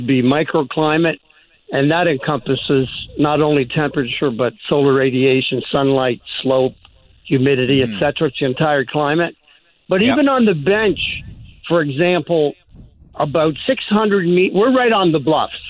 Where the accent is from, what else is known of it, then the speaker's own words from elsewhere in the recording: Abruzzo, Italy; Well, I'm from Abruzzo. I was born there, and Montepulciano is indigenous to the Abruzzo region, going back to the Romans.